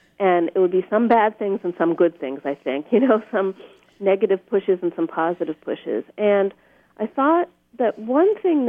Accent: Pennsylvania, United States; I grew up in Pennsylvania and then I lived there in Bucks County for 18 years as an adult.

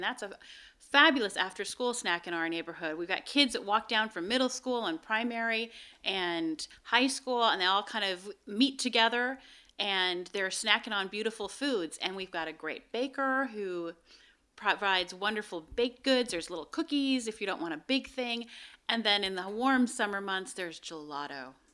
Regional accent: Seattle, Washington, United States; I'm from Seattle, so we also had east of the mountains and west of the mountains.

